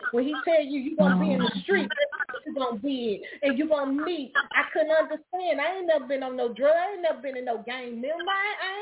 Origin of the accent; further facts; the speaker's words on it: Chicago, Illinois, United States; I've been shot at many a time. I came from Chicago